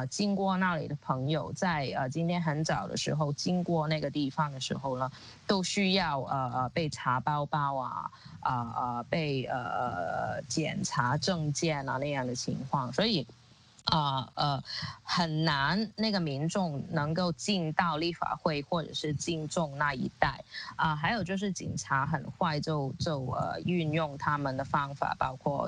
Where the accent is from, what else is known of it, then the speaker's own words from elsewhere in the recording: Hong Kong; 然后把那个法律强加于我们香港人的身上